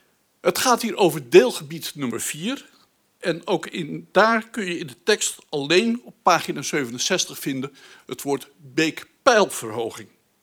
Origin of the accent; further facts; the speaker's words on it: Taarlo, Drenthe, Netherlands; uit Taarlo en ik ben aanwonende.